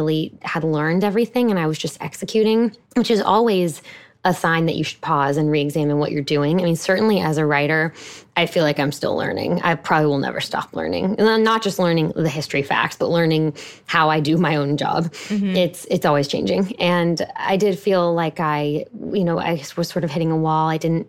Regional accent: Houston, Texas, United States; I live in my hometown of Houston, Texas, and my office is on the first floor

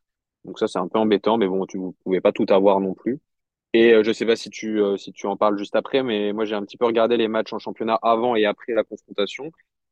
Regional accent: France

